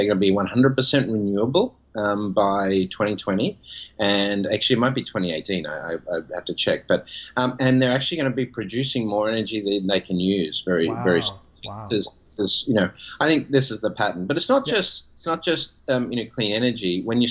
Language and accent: English; Australia; now in United States; From my home country in Australia, there's massive problems with this as well